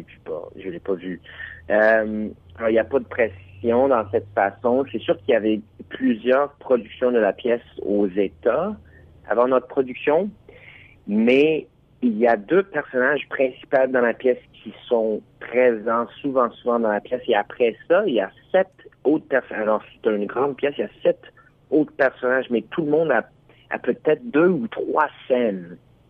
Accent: Alberta, Canada; born there; French is a second language; Ben, c'est que je suis né en Alberta, mais j'ai pris la français immersive depuis que j'avais 5 ans à l'école en Alberta.

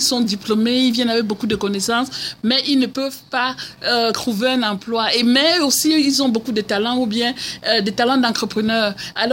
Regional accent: Cameroon; c'est un proverbe qu'on utilise beaucoup en Afrique, au Cameroun, dans mon pays d'origine.

